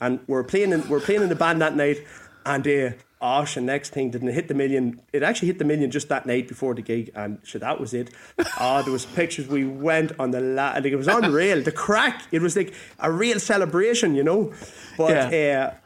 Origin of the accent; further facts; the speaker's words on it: Ireland; It's a thing about being Irish and being from the country.